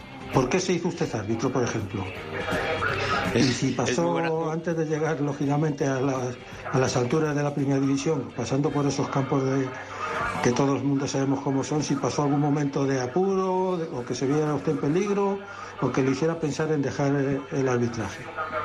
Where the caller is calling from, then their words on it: Madrid, Community of Madrid, Spain; de Madrid.